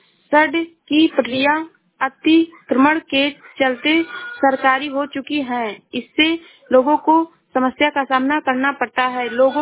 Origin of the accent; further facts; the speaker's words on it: Shravasti, Uttar Pradesh, India; मैं जिला श्रावस्ती से हूँ।